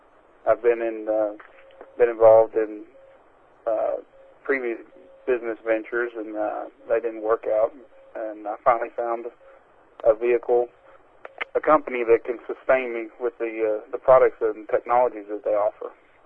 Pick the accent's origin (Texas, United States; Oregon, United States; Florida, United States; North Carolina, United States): Texas, United States; Waco; as Cowboy mentioned, we are from Waco.